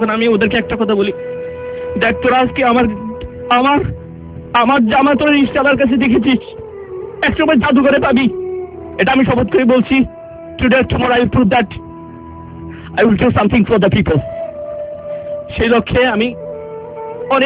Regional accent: Tangail, Dhaka Division, Bangladesh; আমার বাড়ি টাঙ্গাইল

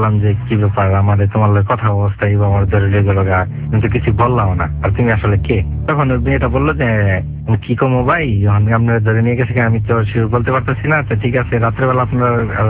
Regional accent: Gafargaon, Mymensingh Division, Bangladesh; born or raised there

